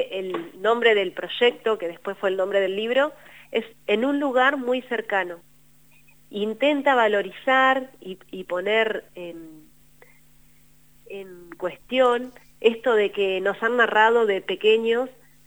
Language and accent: Spanish; Argentina; fui situándolos en la cordillera donde yo nací y crecí.